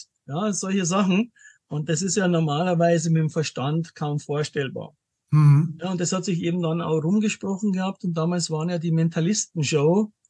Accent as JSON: {"language": "German", "town": "Munich", "region": "Bavaria", "country": "Germany", "said": "bin 57, bin aus München, lebe auch in München, war aber schon viel auf der Welt unterwegs."}